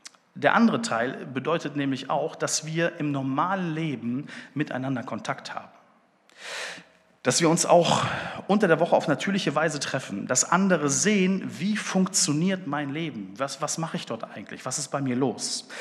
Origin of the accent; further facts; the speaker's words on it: North Rhine-Westphalia, Germany; ich komme ja aus Ostwestfalen. Ostwestfalen ist so ein Landstrich hier in Deutschland, wo es überdurchschnittlich viele Gemeinden gibt.